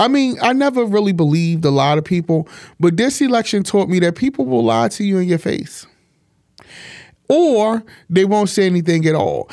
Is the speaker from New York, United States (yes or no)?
no; Baltimore, Maryland, United States; But election day, at least in my hometown of Baltimore, felt eerie.